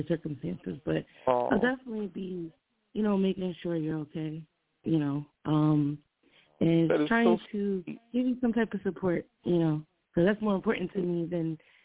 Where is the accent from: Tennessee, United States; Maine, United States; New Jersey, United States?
New Jersey, United States; I'm from Jersey, and I'm doing fine.